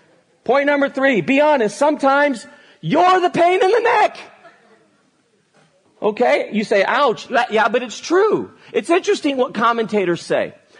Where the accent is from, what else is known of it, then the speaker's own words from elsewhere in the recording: Spain; English is a second language; Where I grew up in Spain, that's not what the word torta means.